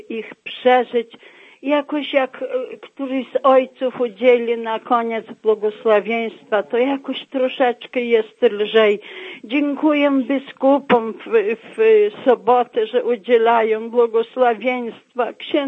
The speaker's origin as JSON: {"language": "Polish", "town": "Laskowice", "region": "Lower Silesian Voivodeship", "country": "Poland", "said": "Jestem z Laskowic koło Wrocławia."}